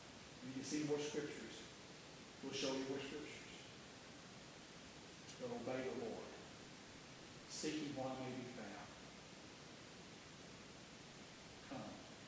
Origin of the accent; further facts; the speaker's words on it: Oklahoma, United States; born there; I was born in Tallahassee, Oklahoma, where there were gospel churches.